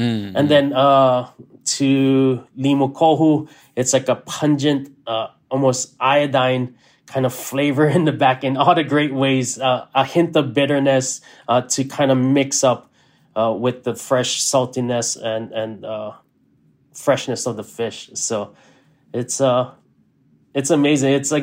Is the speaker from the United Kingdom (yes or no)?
no; Hawaii, United States; So it's a lot of these things is through my lens of growing up in Hawaii, and then, you know, being a chef of Hawaii